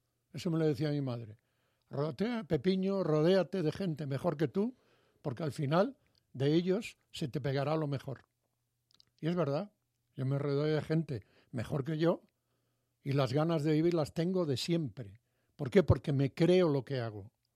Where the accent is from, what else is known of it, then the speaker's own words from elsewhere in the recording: Galicia, Spain; yo soy fatalista, como buen gallego